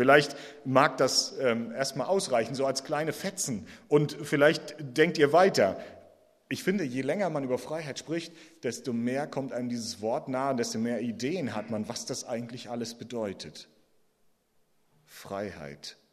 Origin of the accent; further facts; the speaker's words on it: Mecklenburg-Vorpommern, Germany; ich komme ursprünglich aus Mecklenburg, bin 1979 geboren, ich war also zur Wende ungefähr 11